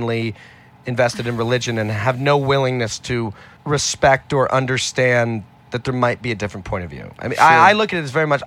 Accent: Manhattan, New York, United States; born there; But I was born in Manhattan.

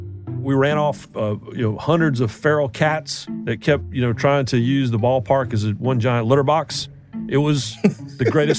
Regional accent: Raleigh, North Carolina, United States; I grew up in Raleigh, and Richmond wasn't that far up the road.

